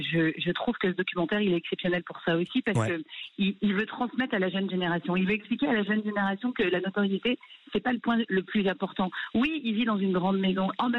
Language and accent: French; Lyon, Auvergne-Rhône-Alpes, France; Et comme je suis lyonnaise, forcément, ça crée des liens.